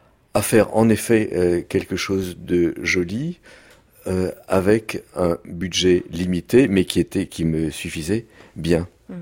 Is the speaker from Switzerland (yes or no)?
no; France